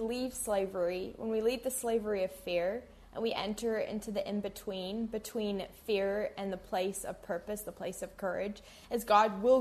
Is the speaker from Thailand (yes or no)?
no; New Zealand; I'm from New Zealand